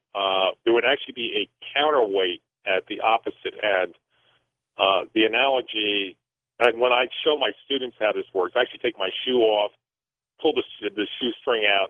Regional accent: Newark, New Jersey, United States; hey, I grew up in Newark, and I believe he's from Elizabeth, which was right next door.

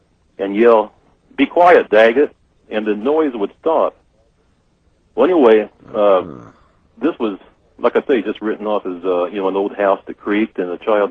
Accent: California, United States; You know, I am from California originally.

